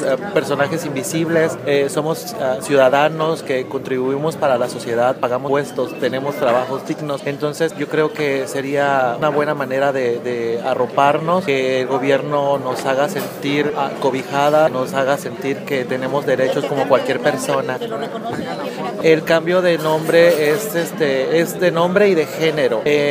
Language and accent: Spanish; Mexico; Es un derecho que tenemos como ciudadanos mexicanos, ¿verdad?